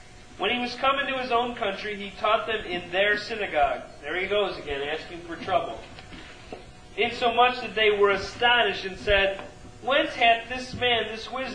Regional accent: United States; From America.

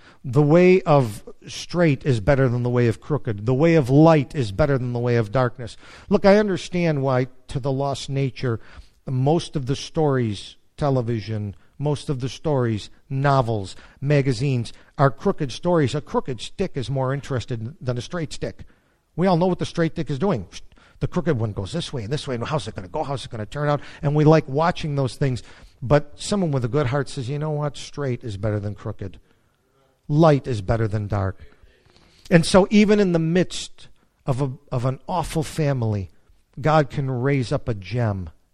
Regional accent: United States; we grew up in America, and I've grown up with American women, lost and saved.

